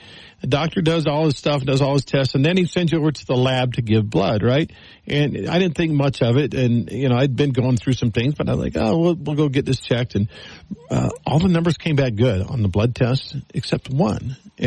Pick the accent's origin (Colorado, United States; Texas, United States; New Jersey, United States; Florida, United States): Texas, United States; You know, I grew up in Texas. It was a Democratic state, but it was the old Democrats.